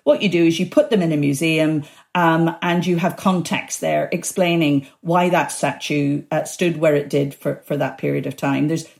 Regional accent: Belfast, Northern Ireland, United Kingdom; because I grew up in Belfast and I saw firsthand just how important to the identity, particularly of the Protestant / Loyalist / Unionist community, some of these moments in our history are to their identity

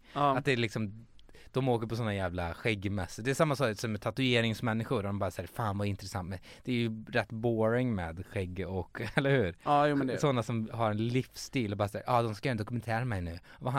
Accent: Skara, Västra Götaland County, Sweden; born there; Med att jag är född i Skara.

